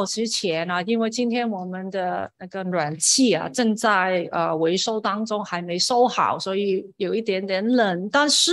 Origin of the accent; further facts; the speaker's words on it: Hong Kong; 但是我小时候在香港的家附近是码头